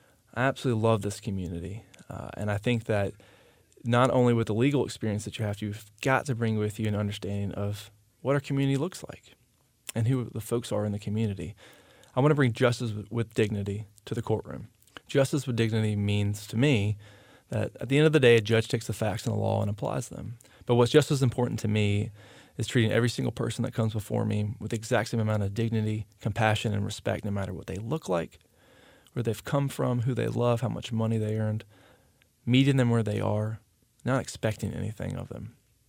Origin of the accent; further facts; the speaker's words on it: Carrboro, North Carolina, United States; now in Hillsborough, United States; I grew up in Carrboro, went through the Chapel Hill Carrboro school system, graduated from Carolina with a business degree